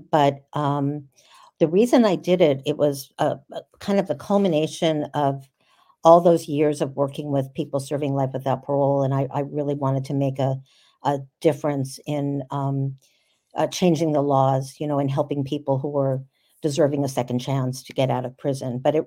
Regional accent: New York, United States; So I grew up in New York, and I was kind of I came from a background of a lot of childhood trauma

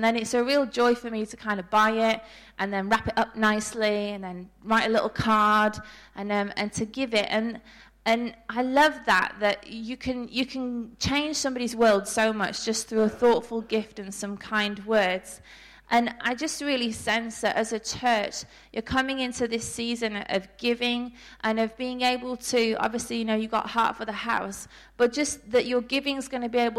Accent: United Kingdom; accent: British; moved away as an adult; now in Australia; We've actually been in Australia for 6 years. And I don't think I'm losing my accent anytime soon.

